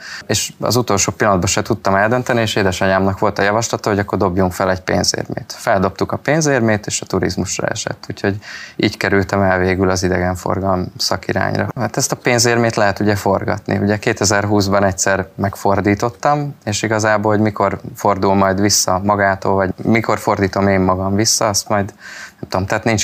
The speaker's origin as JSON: {"language": "Hungarian", "region": "Pest", "country": "Hungary", "tie": "born or raised there", "said": "mivel 4 éves koromtól a Lepencei strandon nőttem fel"}